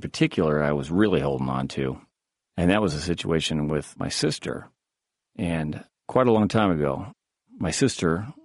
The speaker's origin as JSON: {"language": "English", "region": "Midwest", "country": "United States", "tie": "born or raised there", "said": "And you know, I grew up in the Midwest, grew mm-hmm. up in a largely Catholic home."}